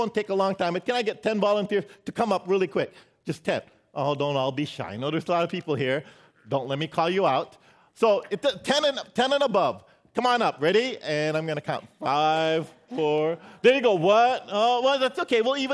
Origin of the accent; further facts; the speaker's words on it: Philippines; but I'm Filipino, and everybody is Auntie Ellen to me.